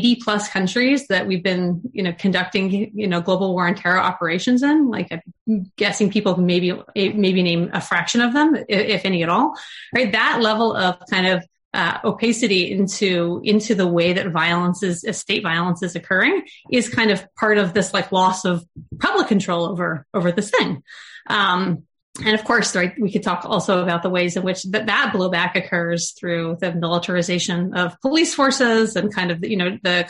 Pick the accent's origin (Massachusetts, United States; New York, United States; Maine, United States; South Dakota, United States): South Dakota, United States; I grew up in South Dakota in like an absolute gun owning home